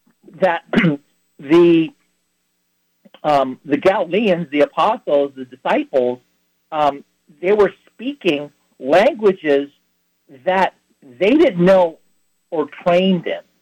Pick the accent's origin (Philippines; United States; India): Philippines; English is a second language; although, like as a Filipino, I don't really speak it that well. I might be able to say a few choice phrases in Tagalog